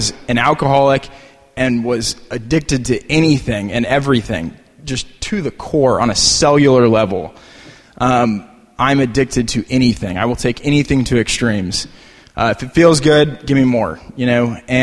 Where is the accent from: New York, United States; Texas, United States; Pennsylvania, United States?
Texas, United States; I grew up in Texas.